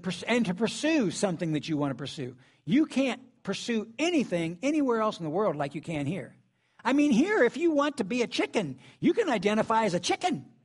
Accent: Ohio, United States; But I'm from Southern Ohio, not Ohio, Ohio.

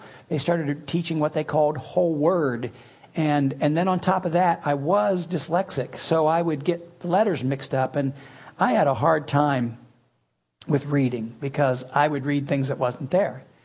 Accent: the South, United States; I know I'm from the South, right?

